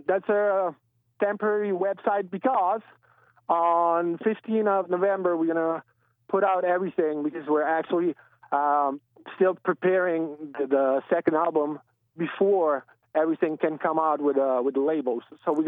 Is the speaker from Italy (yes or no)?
yes; Rome, Lazio, Italy; now in Switzerland; So I live in Switzerland, but I grew up in Rome, which I had so many great times.